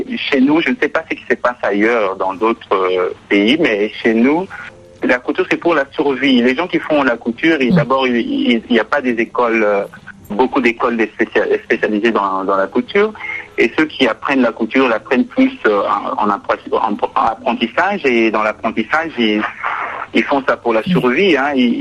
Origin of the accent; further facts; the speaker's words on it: Kinshasa, DR Congo; je suis de Kinshasa.